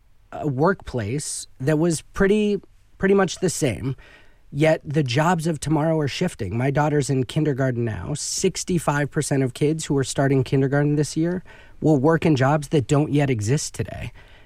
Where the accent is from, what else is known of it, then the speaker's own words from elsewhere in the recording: Fresno, California, United States; So I grew up here in Fresno, went to public schools here in Fresno.